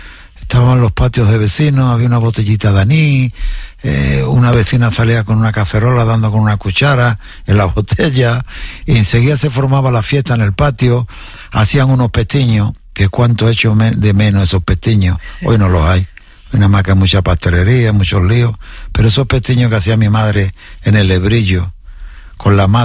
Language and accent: Spanish; Jerez de la Frontera, Andalusia, Spain; born there; la mía la he tenido toda la vida a 12 kilómetros de donde nací, en Jerez de la Frontera. He tenido el puerto de Santa María, o sea, muy cerquita. Y luego, bueno, pues tengo casa en Chipiona y es donde veraneo todos los años